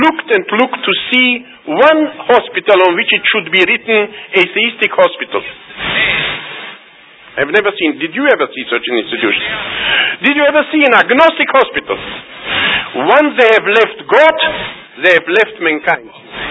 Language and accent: English; United States; The proof of this is, I come from America. And I have traveled through whole America.